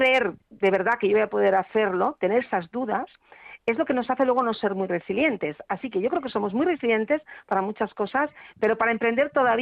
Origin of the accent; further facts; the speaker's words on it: Madrid, Community of Madrid, Spain; somos muy resilientes los madrileños